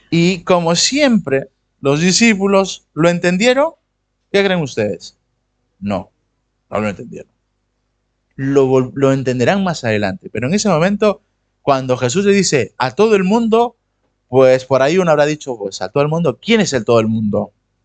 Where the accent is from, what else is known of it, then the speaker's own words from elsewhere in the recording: Peru; yo soy de Perú, vengo de una iglesia, una cadena de iglesias que fue evangelizada en Perú